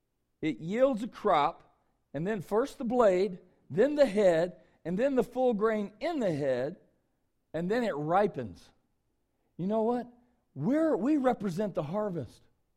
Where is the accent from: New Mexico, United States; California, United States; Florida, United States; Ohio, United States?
Ohio, United States; We're from Ohio. We live in Ohio. Ohio's the corn state.